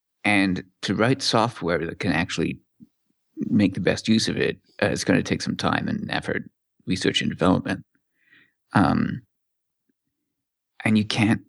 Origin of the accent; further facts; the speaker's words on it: Canada; I said $6 because I'm Canadian, so you get Canada tax.